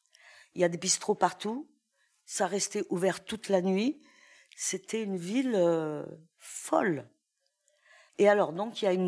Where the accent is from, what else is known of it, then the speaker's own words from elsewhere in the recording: Saint-Étienne, Auvergne-Rhône-Alpes, France; Ah, il faut que je vous parle de là d'où je viens. Là où je suis née, c'est Saint-Étienne. C'est une ville noire. Moi, quand j'étais petite, elle était toute noire à cause du charbon.